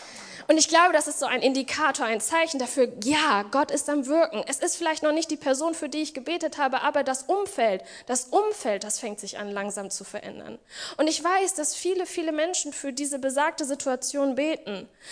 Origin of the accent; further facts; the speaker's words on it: Langenhagen, Lower Saxony, Germany; ich komme jetzt aus Langenhagen